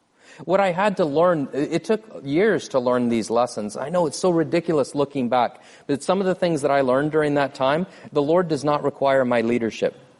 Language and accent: English; Topeka, Kansas, United States; I moved back to Topeka, Kansas, my hometown.